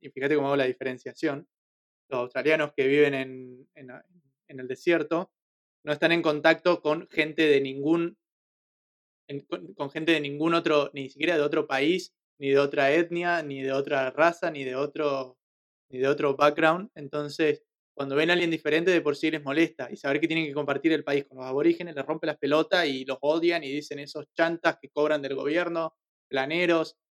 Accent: Argentina; ella es mi novia, somos los dos de Argentina.

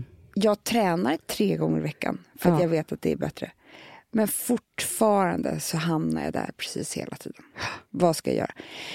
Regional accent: Sweden; Vi är ju svenskar.

